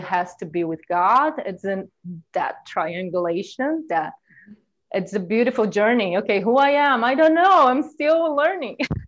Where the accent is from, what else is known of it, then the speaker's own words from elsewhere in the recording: Brazil; I'm from Brazil, born in Brazil, but I'm descended from Japanese immigrants that moved to Brazil.